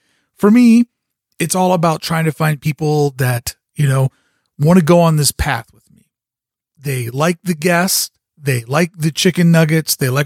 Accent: Louisville, Kentucky, United States; I'm from Louisville, Kentucky. I built my business in Buffalo, New York. I understand the mid-sized market.

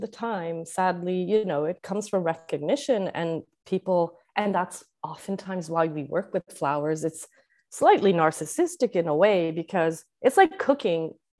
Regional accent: Sweden; because I'm from Sweden

